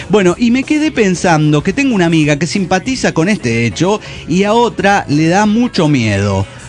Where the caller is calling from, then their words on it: Mendoza, Argentina; Soy la sacerdotisa de Michoacán en Mendoza, Argentina.